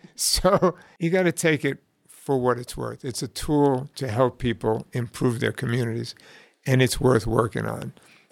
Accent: New York City, New York, United States; when I grew up in the Bronx in New York City, all of the schools were in residential neighborhoods.

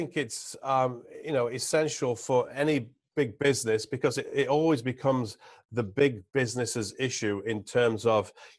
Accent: England, United Kingdom; now in Newport, United States; And as your listeners will probably hear from my accent, I'm not a native New Englander. I'm originally from the old England and joined the military when I was a young 16-year-old

